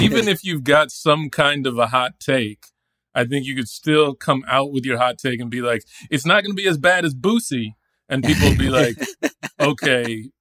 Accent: Dallas, Texas, United States; I grew up in Dallas, Texas, and I was in high school in Dallas around the time that the story of CJ grabbed attention in Dallas

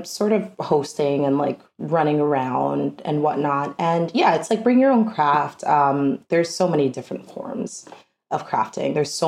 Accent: Brooklyn, New York, United States; I'm born and raised in Brooklyn. I went to Midwood High School.

